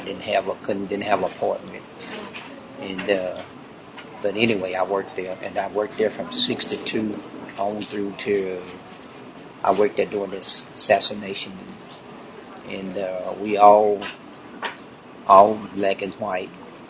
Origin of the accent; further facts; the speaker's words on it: Carthage, Texas, United States; I'm from Carthage, Texas, East Texas.